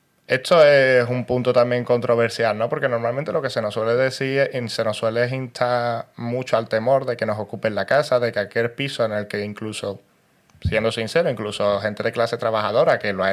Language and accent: Spanish; Seville, Andalusia, Spain; soy de Triana, pero al final vivo en un piso chico que está pensado para dos personas viviendo con siete personas.